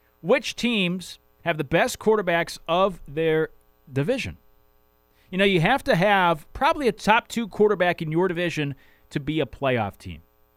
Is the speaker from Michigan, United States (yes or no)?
no; Connecticut, United States; I'm a UConn fan growing up in Connecticut.